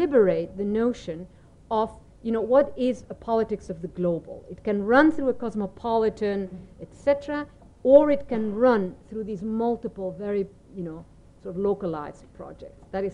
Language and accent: English; Buenos Aires, Argentina; English is a second language; I mean, Buenos Aires, I grew up in Buenos Aires.